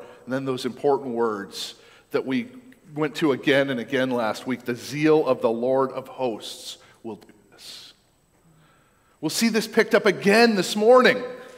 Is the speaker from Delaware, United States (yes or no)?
no; Maine, United States; I grew up in Maine, and logging's still a thing in Maine